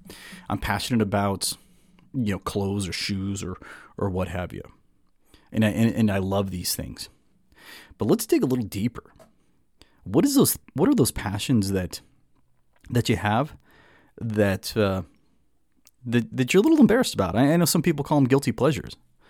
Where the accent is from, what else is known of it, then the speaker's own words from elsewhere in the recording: Los Angeles, California, United States; I grew up in the Southern California, Los Angeles, North Orange County area, and they happen all the time.